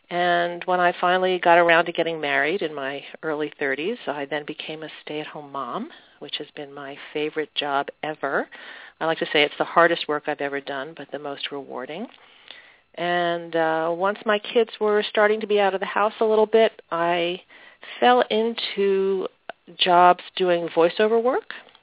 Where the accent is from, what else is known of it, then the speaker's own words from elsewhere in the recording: Havertown, Pennsylvania, United States; I grew up in a suburb of Philadelphia, a western suburb called Havertown, in your classic 50s subu